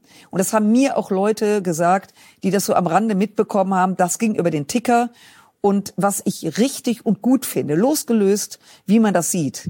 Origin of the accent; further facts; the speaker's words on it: Rhineland, Germany; also ich komme ja aus dem Rheinland